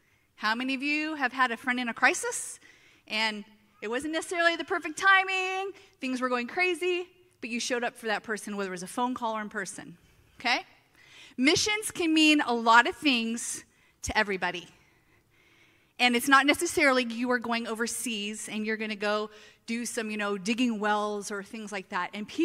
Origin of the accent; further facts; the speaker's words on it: Los Angeles, California, United States; And also, too, I remember I grew up in Los Angeles, and I remember a teacher teaching me the golden rule.